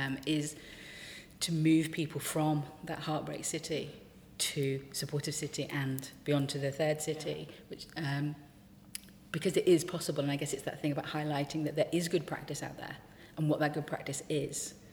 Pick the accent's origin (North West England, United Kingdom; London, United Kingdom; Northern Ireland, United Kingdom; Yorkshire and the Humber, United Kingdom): North West England, United Kingdom; Liverpool; I'm from Liverpool.